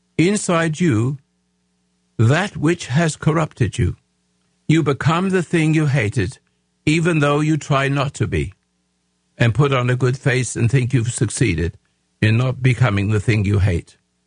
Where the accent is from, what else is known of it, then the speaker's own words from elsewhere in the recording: England, United Kingdom; now in United States; I'm an Englishman that became an American. It took me a long time because I came to America, it was different.